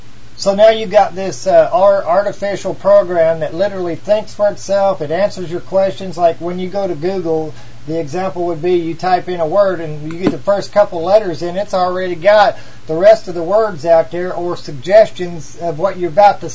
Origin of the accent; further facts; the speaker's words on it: Missouri, United States; accent: redneck; I got maybe a redneck accent, according to some people. I'm from Missouri or whatever.